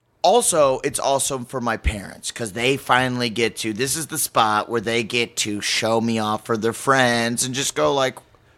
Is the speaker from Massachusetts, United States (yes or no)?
no; Omaha, Nebraska, United States; So like this place is like my hometown, basically, besides Omaha. Like, I consider Omaha my hometown as well.